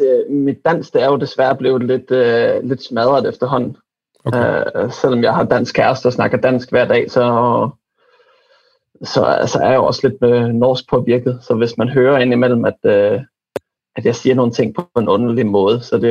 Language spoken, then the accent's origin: Danish; Silkeborg, Central Denmark Region, Denmark; Ja, altså, jeg er silkeborgenser. Okay. Så jeg voksede op ved søerne.